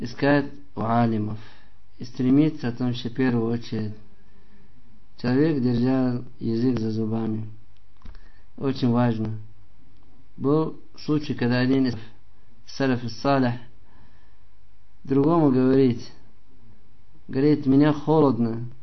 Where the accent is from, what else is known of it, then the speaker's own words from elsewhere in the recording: Russia; Я сам россиянин.